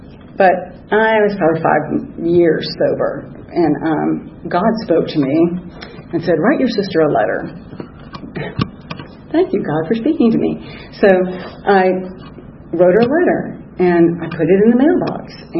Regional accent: Memphis, Tennessee, United States; born there; I was born in Memphis. I was the last child of 6.

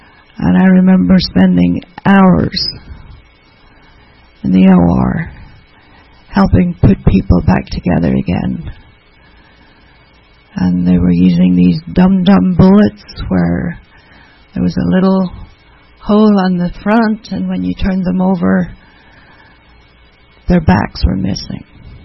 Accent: Ireland; So, I was raised in Ireland.

